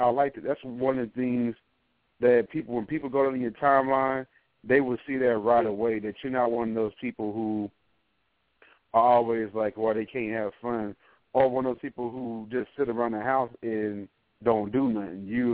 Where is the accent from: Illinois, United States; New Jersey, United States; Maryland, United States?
New Jersey, United States; Trenton; I'm originally from Trenton.